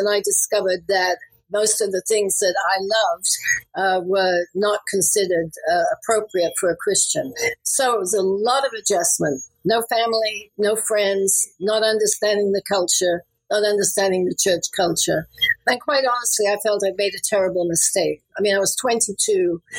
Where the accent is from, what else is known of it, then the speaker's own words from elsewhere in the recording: England, United Kingdom; also born or lived in Sri Lanka / Singapore / Kenya; Well, I'm from England originally, and my father was in the British Royal Air Force, so I had a global upbringing. I lived in England, Sri Lanka, Singapore, and England in between, and then finally ended up in Nairobi, Kenya.